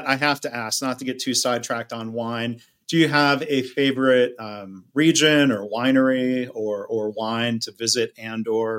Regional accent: Michigan, United States; She lives in my home state. She's in Michigan with her family

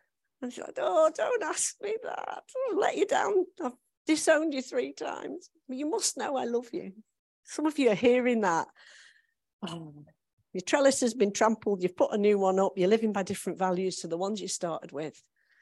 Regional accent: Isle of Man; I'm from the Isle of Man. It is a tropical island. We have palm trees. The weather is always beautiful.

